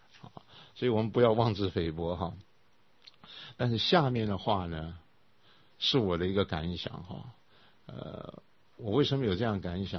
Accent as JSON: {"language": "Chinese", "region": "Hunan", "country": "China", "said": "啊，我是湖南人啊，当然一想到这湖南湘啊"}